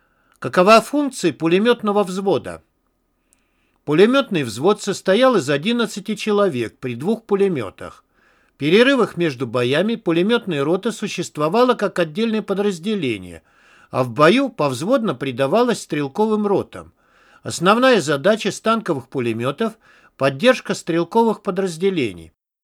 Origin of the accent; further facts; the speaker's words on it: Goris, Syunik, Armenia; среди них был пожилой боец из моего родного города Гориса